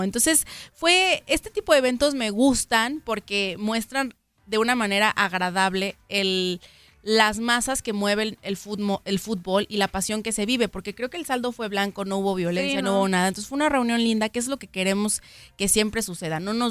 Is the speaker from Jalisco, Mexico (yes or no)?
yes; Guadalajara, Jalisco, Mexico; nosotros que somos de Guadalajara sabemos de antemano que cuando se acerca un clásico tapatío, parece que Guadalajara se divide en dos.